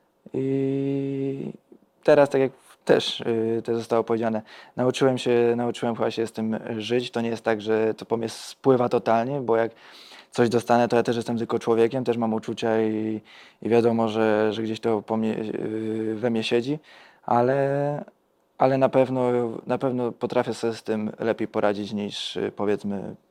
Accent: Bełchatów, Łódź Voivodeship, Poland; I fajnie mi się tutaj w Bełchatowie mieszka, gra. Jest to moje rodzinne miasto

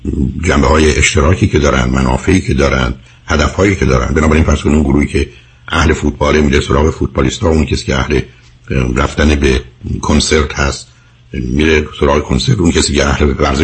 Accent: Iran; ما ایرانی هستیم و رو ایرانی بازی میکنیم

